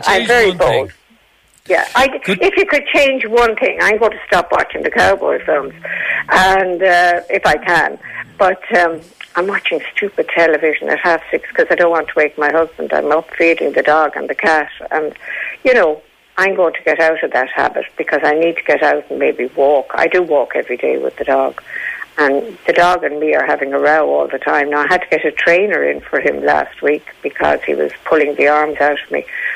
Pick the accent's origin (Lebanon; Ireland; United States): Ireland; Dublin, Leinster; I said, I'm originally from Dublin.